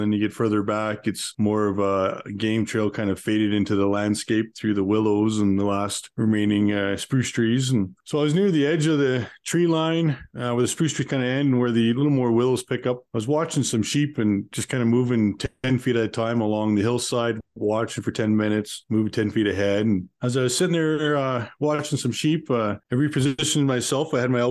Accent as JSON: {"language": "English", "town": "Calgary", "region": "Alberta", "country": "Canada", "tie": "born or raised there", "said": "I grew up in Calgary, Alberta. We're about a 45-minute drive away from Canmore, being right in the mountains."}